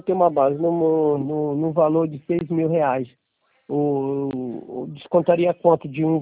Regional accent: Campinas, São Paulo, Brazil; Sou aqui de Campinas.

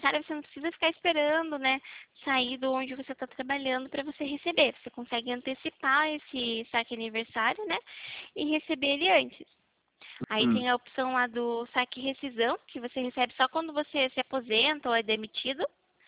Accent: Itapetininga, São Paulo, Brazil; Eu sou de Itapetininga.

